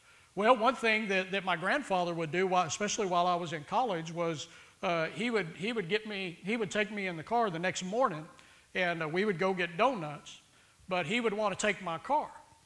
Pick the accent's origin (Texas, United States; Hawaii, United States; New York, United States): Texas, United States; that was about 7.5 hours from where I grew up outside of Austin to Tulsa, Oklahoma.